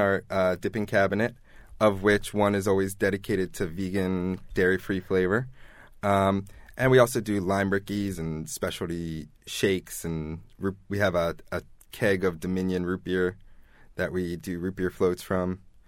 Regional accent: Baltimore, Maryland, United States; We grew up in Baltimore. She grew up in Columbia, but we both spent a lot of time in Baltimore.

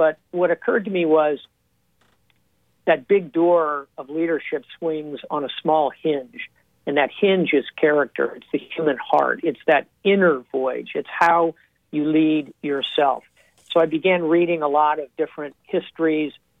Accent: Florida, United States; born there; Well, I was born down in South Florida, but my parents moved up north

